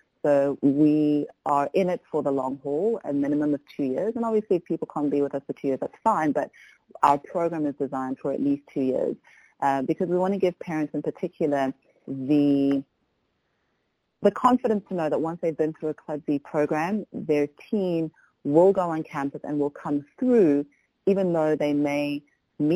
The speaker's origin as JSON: {"language": "English", "country": "South Africa", "lives_now": "United States", "said": "I'm a South African woman who now finds her home in the United States. I'm actually a Christian as well."}